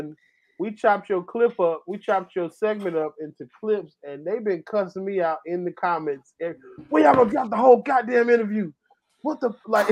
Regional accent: Georgia, United States; I'm from Georgia. I seen some damn deer.

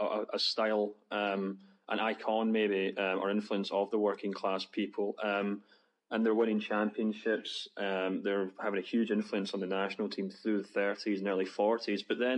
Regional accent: Glasgow, Scotland, United Kingdom; Growing up in Glasgow, I supported Queen's Park

